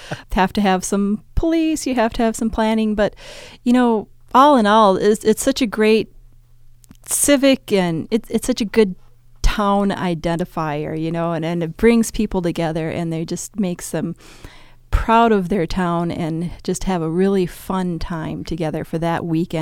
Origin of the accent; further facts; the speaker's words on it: Minnesota, United States; I mean, I grew up in Anoka County, and everybody thinks, oh, that's all suburban.